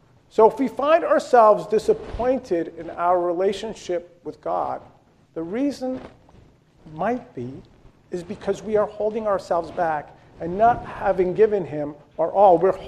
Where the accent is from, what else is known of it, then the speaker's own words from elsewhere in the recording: Ramsey, New Jersey, United States; A number of years ago, I came across this recruiting poster in my hometown of Ramsey, New Jersey.